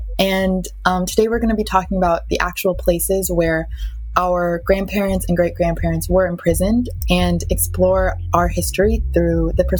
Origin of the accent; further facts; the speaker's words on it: Seattle, Washington, United States; So my family was all in Southern California before the war, even though I was born and raised in Seattle.